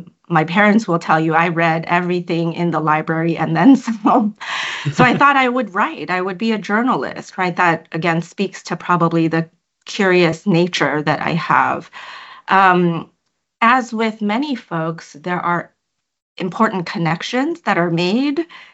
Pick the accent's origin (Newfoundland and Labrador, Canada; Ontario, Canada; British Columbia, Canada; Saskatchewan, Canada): Ontario, Canada; Scarborough; I grew up in Scarborough, Ontario, just a suburb of Toronto. I still think of that area as home, despite my, you know, immigrant roots and Thai's heritage roots in Shanghai, China.